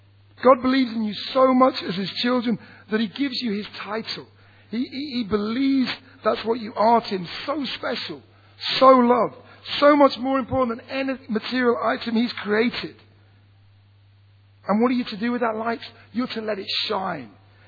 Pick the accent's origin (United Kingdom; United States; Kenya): United Kingdom; England; I grew up in the Midlands and the North.